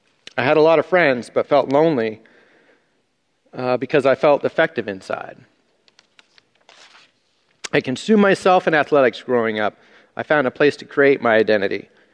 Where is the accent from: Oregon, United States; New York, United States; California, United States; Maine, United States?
Oregon, United States; Grants Pass; I was born and raised in Grants Pass, Oregon.